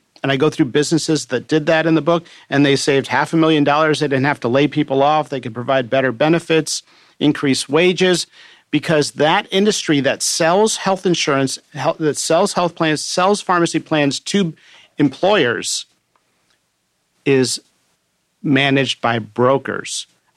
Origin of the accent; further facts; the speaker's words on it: Pennsylvania, United States; I grew up in near Amish country in Pennsylvania.